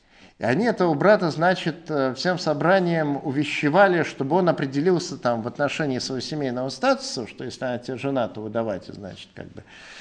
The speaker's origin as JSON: {"language": "Russian", "country": "Russia", "tie": "born or raised there", "said": "Ну вот, знаете, я вот родился, живу в России."}